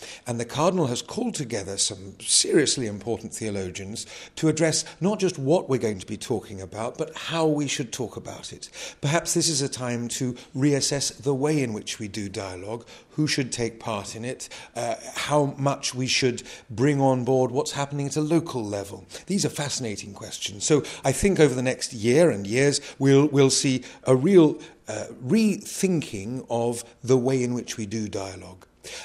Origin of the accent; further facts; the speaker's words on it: England, United Kingdom; And so, as an Englishman, I've been able to understand Anglicanism not just as it occurs in the Church of England, but throughout the world.